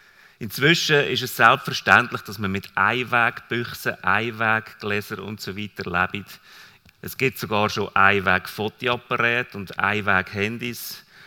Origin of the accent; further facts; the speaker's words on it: Lucerne, Switzerland; accent: Lucerne dialect; Dann fahre ich weiter mit meinem Luzerner Dialekt.